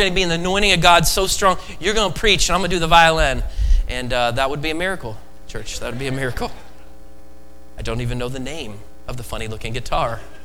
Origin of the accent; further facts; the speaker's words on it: West Coast, United States; I was born and raised in the West Coast, but one thing I love about the Midwest is raising kids here.